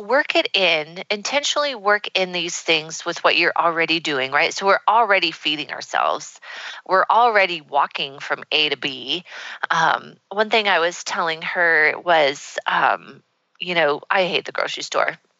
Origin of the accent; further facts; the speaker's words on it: Nebraska, United States; And so here we are in Nebraska. I'm showing my friend my hometown and all of this fun stuff.